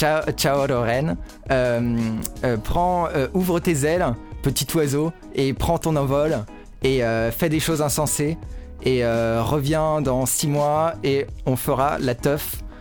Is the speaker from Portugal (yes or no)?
no; France; Italian is a second language; moved away as an adult; now in Italy; vengo da Francia. Sono qua per... Sono arrivato un mese fa.